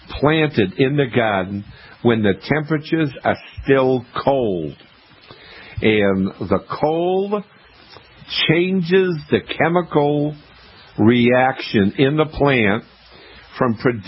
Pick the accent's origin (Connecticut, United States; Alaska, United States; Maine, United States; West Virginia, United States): Maine, United States; I didn't realize, because, I'm from Maine, and I had never grown sweet potatoes.